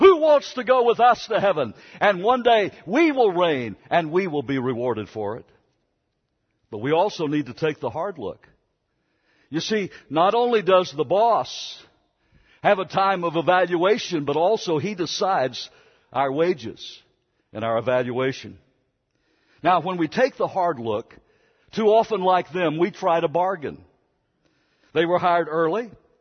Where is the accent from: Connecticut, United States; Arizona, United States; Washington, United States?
Arizona, United States; Growing up in Arizona, that was a pretty hard thing to swallow. No electricity. No color TV at that time.